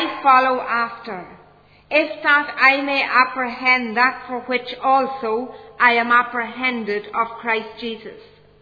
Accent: Ulster, Ireland; I was born and reared in the south of Ireland. I make absolutely no apologies for that great fact. I was born in County Cavan, and I was reared in a home that didn't know the Lord Jesus Christ as Saviour.

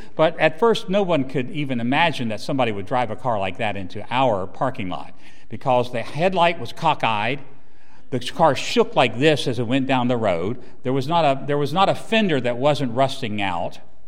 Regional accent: Roanoke, Virginia, United States; I grew up in Roanoke, Virginia, which is just up the road, Southwest Virginia. I'm a hillbilly from Southwest Virginia, proud of it, okay?

